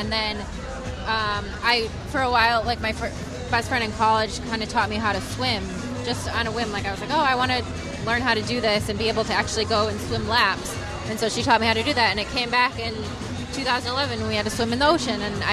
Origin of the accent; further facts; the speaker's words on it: Michigan, United States; Well, I grew up skiing in Michigan, so there's a lot of small hills